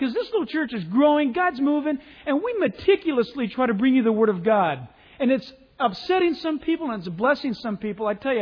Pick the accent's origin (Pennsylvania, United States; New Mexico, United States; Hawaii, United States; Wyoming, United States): Hawaii, United States; born there; Now, my mom was born and raised in Hawaii. And boy, I was brought up with fables about these little things.